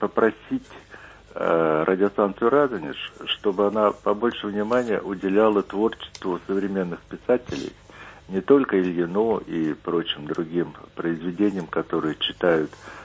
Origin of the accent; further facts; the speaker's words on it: Moscow, Russia; Москвич, добрый день.